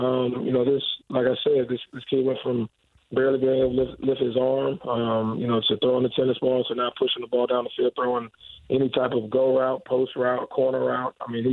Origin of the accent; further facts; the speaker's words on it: Tallahassee, Florida, United States; You know, one, I'm from Tallahassee, Florida, and I definitely felt like Florida State should have been in the college football playoff.